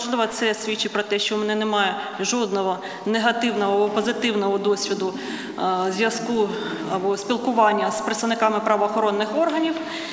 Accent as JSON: {"language": "Ukrainian", "town": "Kharkiv", "region": "Kharkiv Oblast", "country": "Ukraine", "said": "незважаючи на те, що я з Харкова і змогла прибути вчасно на це засідання"}